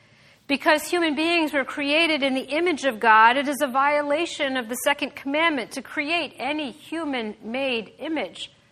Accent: Lancaster, Pennsylvania, United States; As many of you know, I grew up in Lancaster, Pennsylvania, the heart of Amish country.

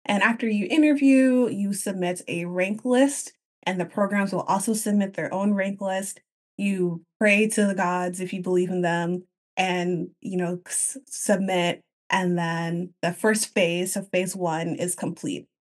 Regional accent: Austin, Texas, United States; moved away as an adult; now in San Francisco, United States; And I came to California by way of Texas. I was born and raised in the Austin area, went to pharmacy school at Texas A&M.

